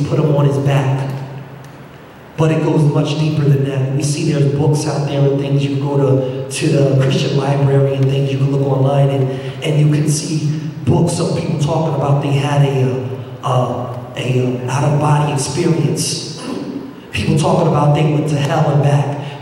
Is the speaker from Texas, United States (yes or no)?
no; New York, United States; I was from New York, I was a little bigger at the time, and I was the muscle